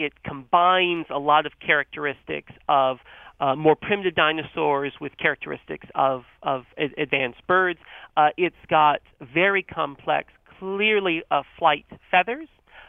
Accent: North Carolina, United States; So I grew up in North Carolina, and I had that same experience of seeing pileated woodpeckers outside

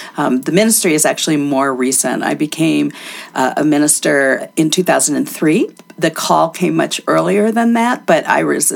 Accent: Connecticut, United States; I grew up in Connecticut and did most of my education in Connecticut.

